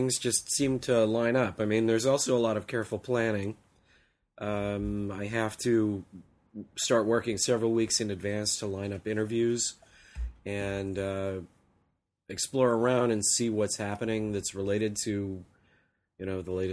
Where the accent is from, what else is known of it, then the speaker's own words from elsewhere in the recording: Los Angeles, California, United States; And since I'm from Los Angeles, where it's summer right now, I usually come in ill-prepared for the effects of the weather.